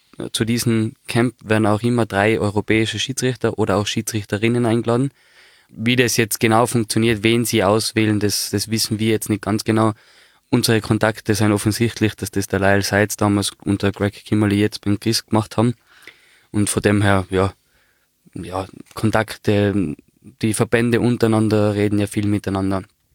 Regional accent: Austria

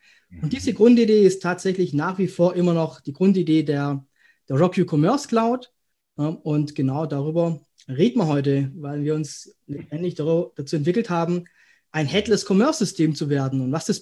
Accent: Schwäbisch Hall, Baden-Württemberg, Germany; Und danach hat es mich dann beruflich quasi verschlagen, zurück in meine Heimat, in Schwäbisch Hall.

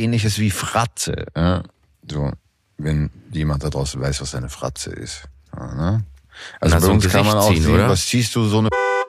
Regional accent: Gmunden, Upper Austria, Austria; Im Salzkammer gut bei uns hier in Österreich, so da kommen ja meine Familie eigentlich her. Ich bin ja auch in Gunten geboren und das ist da und das ist ja am Traunsee.

